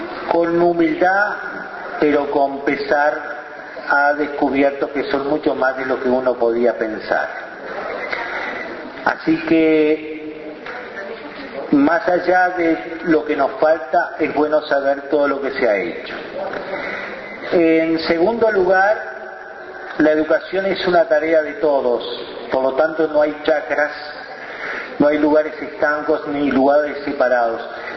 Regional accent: Uruguay; no solamente a nosotros como uruguayos, como ciudadanos

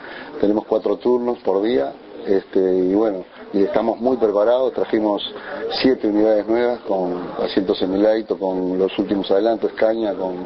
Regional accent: Melo, Cerro Largo, Uruguay; Yo justamente soy oriundo de Melo, de Cerro Largo.

